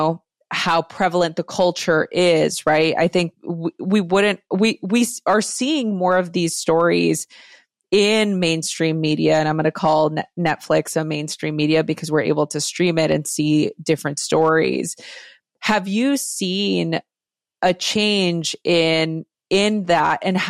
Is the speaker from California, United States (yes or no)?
yes; Los Angeles, California, United States; my story growing up in East LA, you know, in a gang riddled environment